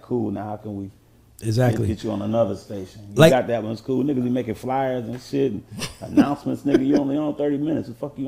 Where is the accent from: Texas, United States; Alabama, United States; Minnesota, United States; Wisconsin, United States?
Wisconsin, United States; Milwaukee; moved away as an adult; also born or lived in Detroit / Miami; Just a small, I was born in Detroit. Mm-hmm. When I was young, I moved to Milwaukee, though. So everything I've done, historically, Milwaukee. Yeah. But, and then the rest of my life from 21 on up was in Miami.